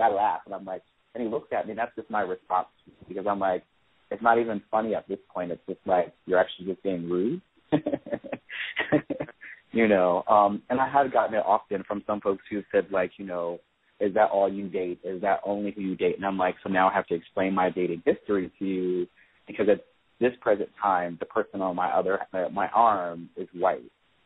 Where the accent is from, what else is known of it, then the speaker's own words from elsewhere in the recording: East Coast, United States; also born or lived in Northeast / West; So I'm from the East Coast, have lived in the Northeast, lived out West